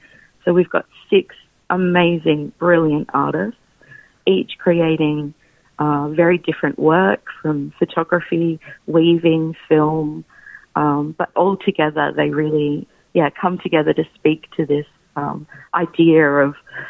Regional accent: Victoria, Australia; also born or lived in Alice Springs, Australia; My family are Maranya from the Moyle River region of the Northern Territory, but I grew up in Victoria and Alice Springs, where most

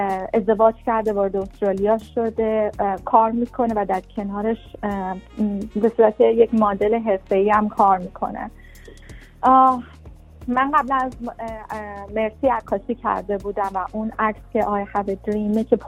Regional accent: Iran; من به خاطر اینی که یک زن هستم که توی ایران، یک کشور میدلیستی، به دنیا آمدم و بزرگ شدم

